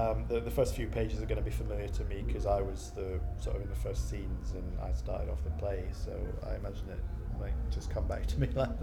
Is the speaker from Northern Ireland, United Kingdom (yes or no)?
no; Edinburgh, Scotland, United Kingdom; also born or lived in Salford; now in London, United Kingdom; I'm from Scotland, from Edinburgh originally, although nobody believes me because I haven't got an accent. I went to school in Edinburgh. I went to university in the north of England in Salford, just next to Manchester. And I've been in London for about 15, 17 years.